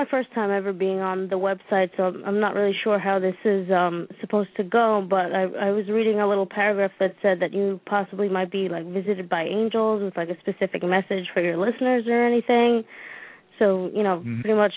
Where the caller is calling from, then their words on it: New Paltz, New York, United States; New Paltz, New York.